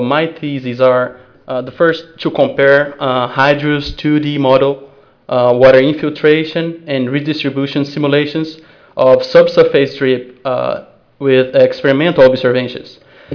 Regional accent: Brazil; English is a second language; now in Lubbock, United States; I'm from Brazil, and I hope you guys can understand me.

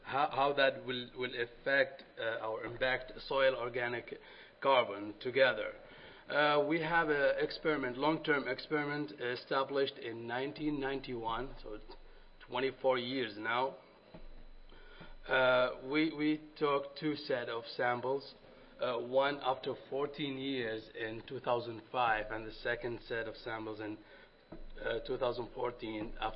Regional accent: Saudi Arabia; now in United States; I'm from Saudi Arabia, PhD student in South Dakota State University, Plant Science Department

